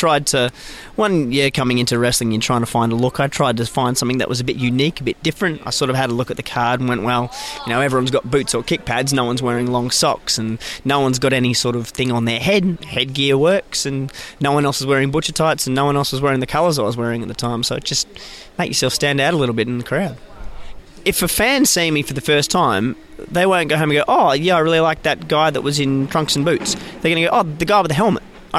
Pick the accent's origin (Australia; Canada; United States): Australia; Perth, Western Australia; I mean, Rufio's from Queensland, I'm from Perth